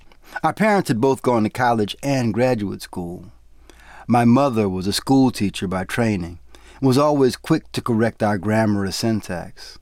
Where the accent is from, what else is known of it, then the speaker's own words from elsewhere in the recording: New Orleans, Louisiana, United States; I used to say I was from New Orleans, not from the South. I was proud of my city in a way that I wasn't proud of my state, my region, or even my country.